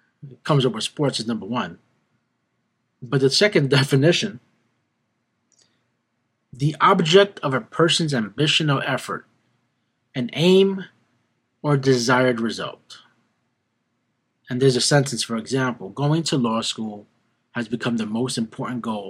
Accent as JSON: {"language": "English", "town": "Brooklyn", "region": "New York", "country": "United States", "tie": "born or raised there", "said": "It's a bunch of poetry about my life growing up in Brooklyn in the hood."}